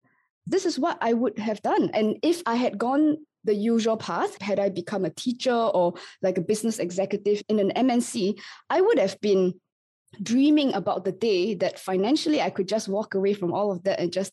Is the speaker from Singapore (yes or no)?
yes; Singapore; I grew up in Singapore, and apart from the fact that I didn't come from a particularly wealthy family